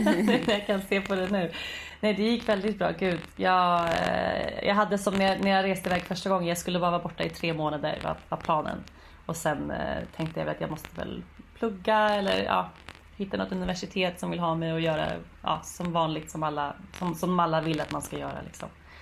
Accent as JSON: {"language": "Swedish", "town": "Stockholm", "region": "Stockholm County", "country": "Sweden", "tie": "born or raised there", "also_born_or_lived": "Uppsala", "said": "Så jag är född i Uppsala men vuxit upp sen jag var 9 i Stockholm."}